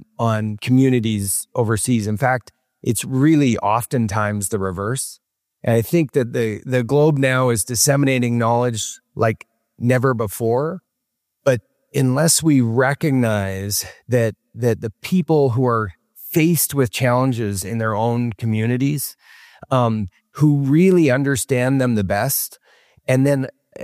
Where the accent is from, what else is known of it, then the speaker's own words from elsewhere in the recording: British Columbia, Canada; now in Boston, United States; So from the west coast of Canada, and am now based in Boston.